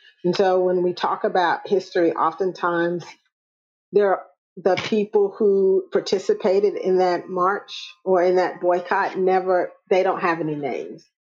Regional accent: Indianapolis, Indiana, United States; also born or lived in Detroit; I grew up in Indianapolis, and Indianapolis is the 14th largest city in the United States, but it's like really chill.

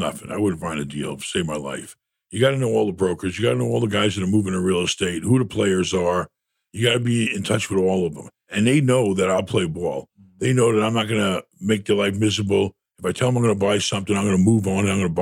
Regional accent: New York City, New York, United States; I grew up in New York. I grew up block off Broadway.

